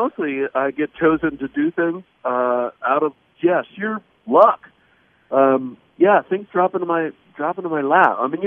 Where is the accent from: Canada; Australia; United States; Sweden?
United States; the South; Yeah. I mean, and I grew up in the South, too.